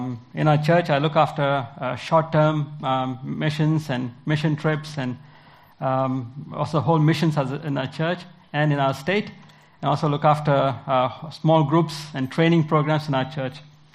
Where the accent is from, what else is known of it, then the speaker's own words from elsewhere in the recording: India; moved away as an adult; now in Australia; I'm originally from India, and we love cricket and curries. Came to Australia in 1996, did some studies in the Bible College of Queensland, and then we had an opening to go to Tassie.